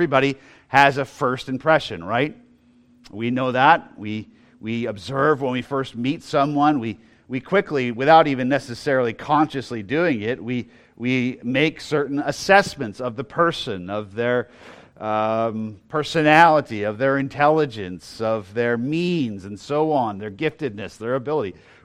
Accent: Loudoun, Virginia, United States; I used to joke that it was a little bit like me telling people I'm from Loudoun.

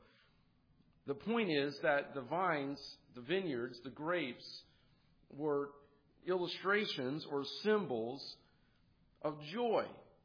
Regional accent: California, United States; I'm from California. Don't throw tomatoes at me. I know it's the land of the fruits and nuts, but there are some good people out there.

